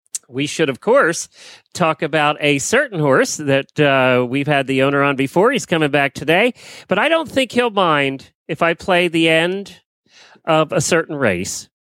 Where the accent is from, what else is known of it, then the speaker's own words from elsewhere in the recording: Ocala, Florida, United States; from Ocala, Florida.